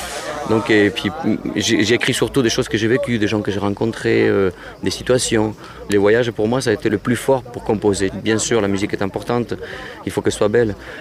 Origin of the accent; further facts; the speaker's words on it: Spain; moved away as an adult; now in France; J'ai quitté l'Espagne à 18 ans. Je suis venu en vacances à Paris. Et j'ai resté.